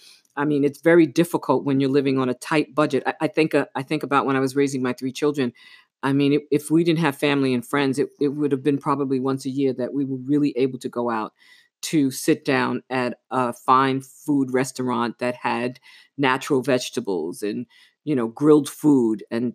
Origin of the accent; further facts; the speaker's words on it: New York, United States; and I'm from New York, so I talk really fast.